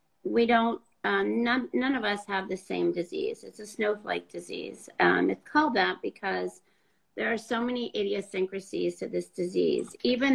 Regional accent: California, United States; now in Southern California, United States; Well, I'm from Northern California. Don't hold that against me.

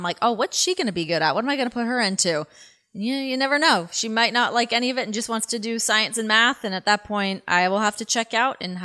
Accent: Toronto, Ontario, Canada; I'm from Canada. I'm born and bred on a hockey rink.

